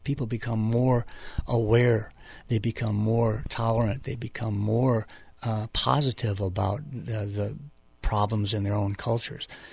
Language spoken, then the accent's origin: English; Missouri, United States; Oh, absolutely. I grew up in Missouri, and it was a big deal.